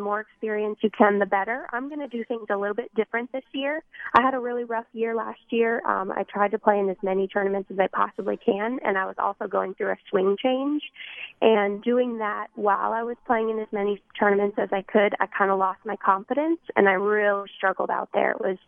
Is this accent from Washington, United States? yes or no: no; Florida, United States; I grew up in South Florida, but going to school in the Carolinas